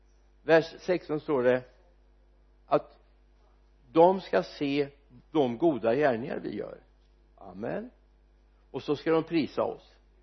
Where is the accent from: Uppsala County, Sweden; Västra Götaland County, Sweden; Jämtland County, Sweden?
Västra Götaland County, Sweden; Mariestad; Satt jag på teatern hemma i Mariestad